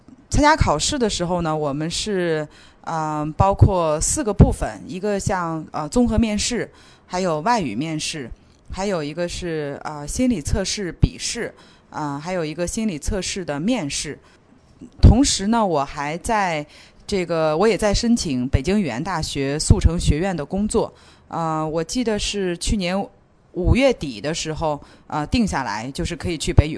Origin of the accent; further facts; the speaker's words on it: China; 不仅仅是要我们中国人去热爱、去学习、去珍惜